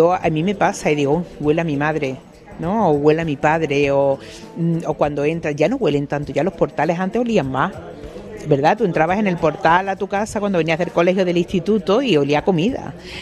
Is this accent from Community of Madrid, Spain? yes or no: no; Almendralejo, Extremadura, Spain; born there; de Extremadura, porque tú sabes que yo nací en Almendralejo, mi madre es extremeña